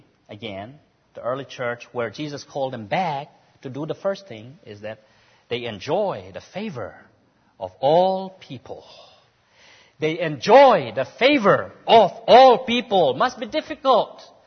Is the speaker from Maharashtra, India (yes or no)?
no; Manipur, India; We are from Manipur, and the tribals are basically Christian, but the tribals hate one another the most.